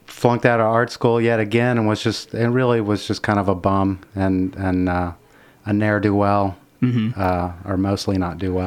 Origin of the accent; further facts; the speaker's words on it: Lexington, Kentucky, United States; I'm from here in Lexington.